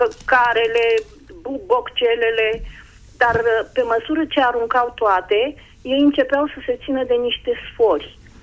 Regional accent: Iași, Iași County, Romania; vă sunt din Iași

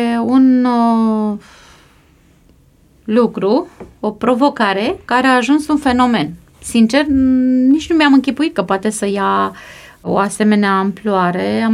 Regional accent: Romania; Adică noi suntem români, suntem ok, nu?

